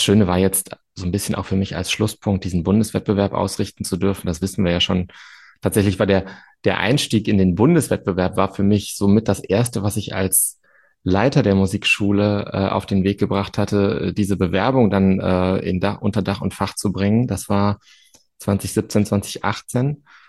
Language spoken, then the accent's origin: German; Wuppertal, North Rhine-Westphalia, Germany; in der Bergischen Musikschule in Wuppertal, bin ich ja irgendwie groß geworden. Das war auch meine Musikschule, das ist meine Heimat.